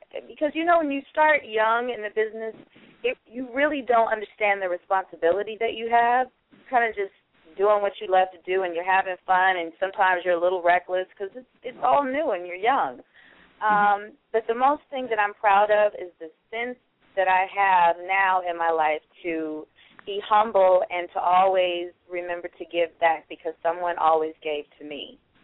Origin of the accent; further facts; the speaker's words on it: Pasadena, California, United States; Yes, I am a true California girl. My family still lives in the house that I was born and raised in Pasadena.